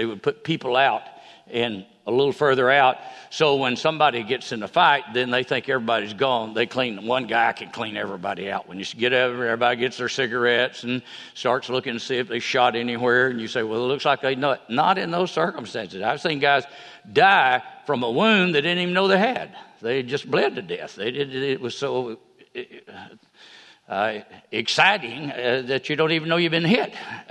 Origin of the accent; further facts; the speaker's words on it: Fort Payne, Alabama, United States; My contribution to my going away from my hometown in Fort Payne was the boys down at the shoe shop